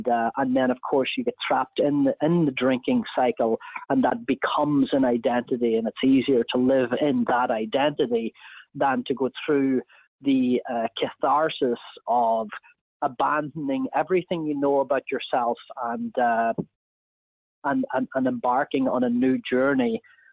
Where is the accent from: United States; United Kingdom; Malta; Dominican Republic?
United Kingdom; Northern Ireland; a second memoir about growing up in Northern Ireland